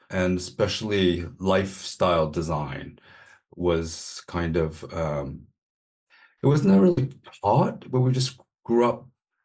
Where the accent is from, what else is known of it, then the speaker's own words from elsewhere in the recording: San Francisco, California, United States; moved away as an adult; now in New York, United States; I am originally born and raised in San Francisco from California, so very much California. I moved to the East Coast when I was 18.